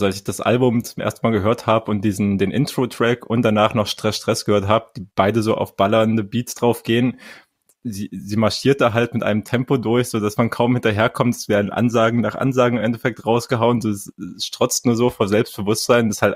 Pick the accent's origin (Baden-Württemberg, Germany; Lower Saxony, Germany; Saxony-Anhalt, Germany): Saxony-Anhalt, Germany; Halle; born there; Sag schon, Halle Saale represent mein Geburtsstadt ja sogar.